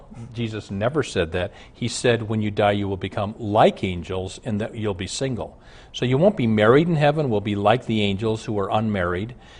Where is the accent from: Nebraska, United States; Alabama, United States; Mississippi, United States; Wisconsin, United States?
Nebraska, United States; Omaha; now in Minneapolis, United States; All right, Jackie, I grew up in Omaha. We're up in Minneapolis.